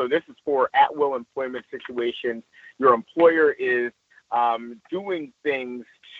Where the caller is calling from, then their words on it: Los Angeles, California, United States; I'm reporting in from Los Angeles proper.